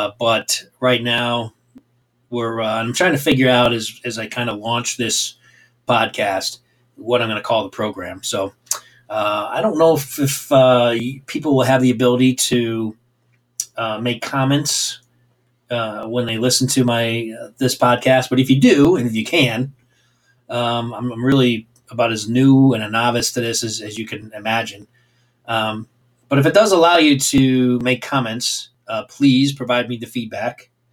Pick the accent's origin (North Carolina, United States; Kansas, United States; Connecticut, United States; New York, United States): Connecticut, United States; I'm from Connecticut, so there's not many Eagle fans around here.